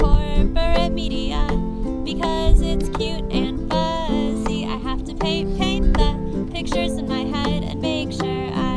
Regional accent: Santa Barbara, California, United States; Hey, we're from Santa Barbara, California. Yeah, West Side.

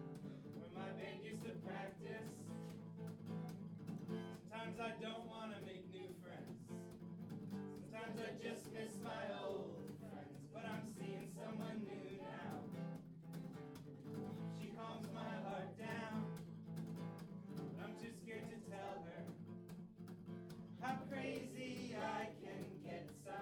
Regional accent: Michigan, United States; I grew up in West Michigan, and it's so Christian there.

